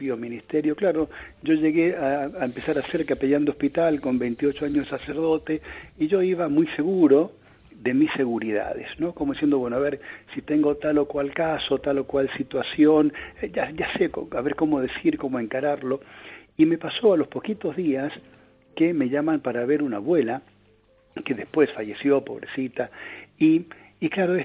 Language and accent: Spanish; Argentina; now in Pinto, Spain; yo soy sacerdote de la diócesis de Getafe, bueno, no hace falta que lo diga, que soy argentino de origen, mi padre cuyarense, ya fallecido hace ya algunos años, y aquí estoy en España hace 12 años